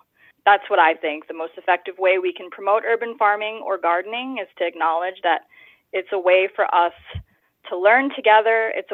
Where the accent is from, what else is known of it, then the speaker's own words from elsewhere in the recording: Hawaii, United States; I'm from Hawaii, and the last time I read, it was something like 90% of the food is imported to the island